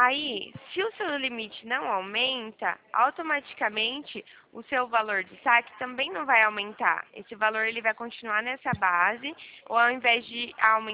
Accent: Americana, São Paulo, Brazil; Eu sou de Americana. Americana, São Paulo.

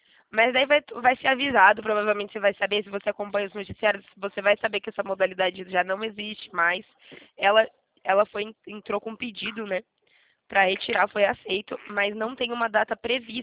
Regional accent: Presidente Prudente, São Paulo, Brazil; eu sou de Presidente Prudente, eu sou aqui do interior de São Paulo.

